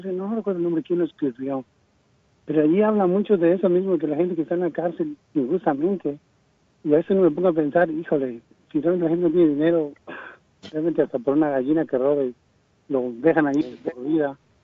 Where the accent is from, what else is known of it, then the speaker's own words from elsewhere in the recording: Michoacán, Mexico; now in United States; Yo soy de Michoacán y es una tristeza lo que ha pasado